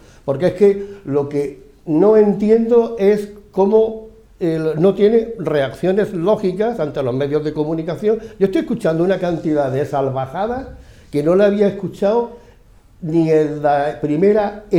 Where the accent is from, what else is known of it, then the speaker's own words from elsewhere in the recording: Andalusia, Spain; nosotros, los andaluces, no solamente somos una parte de Castilla, hay otra parte que somos nosotros, ¿no?, que sería descendientes de esa comunidad que es tan diferente, que es el Reino de Granada